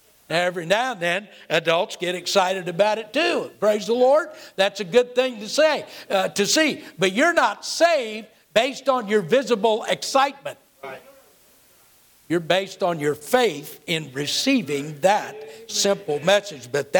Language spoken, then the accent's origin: English; California, United States; I grew up in the Bay Area of California. I'm on the opposite end of the country from where the New York Yankees play baseball.